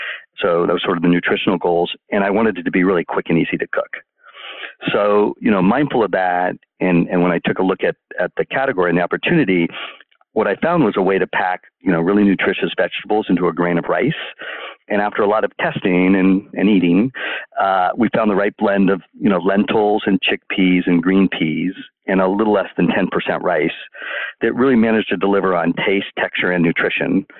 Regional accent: California, United States; born or raised there

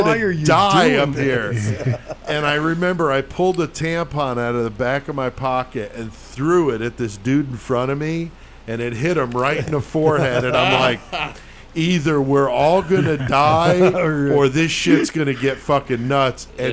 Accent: Bloomington, Illinois, United States; I was like, man, we're from Bloomington, Illinois.

